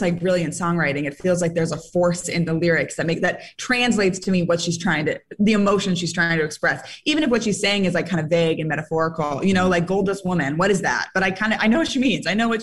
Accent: San Francisco, California, United States; I'm from San Francisco.

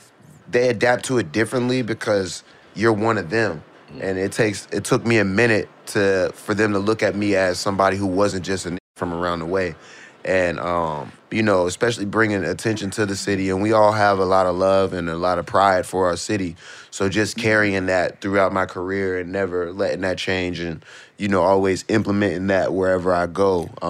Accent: Pittsburgh, Pennsylvania, United States; And I think the gangster shit just comes as a necessity out there. It's hard growing up in Pittsburgh.

